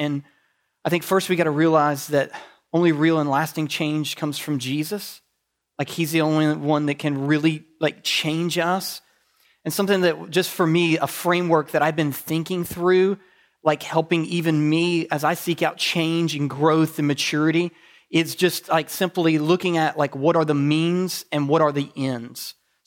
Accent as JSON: {"language": "English", "region": "the South", "country": "United States", "tie": "born or raised there", "said": "Like I guess maybe it's part of growing up in the South, but I crave deep fried foods."}